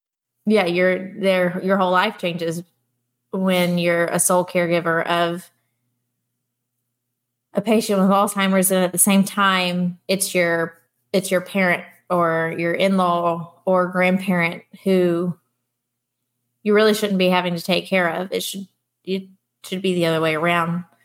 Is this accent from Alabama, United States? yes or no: yes; Alabama, United States; I grew up in Alabama. It's SEC football all the time.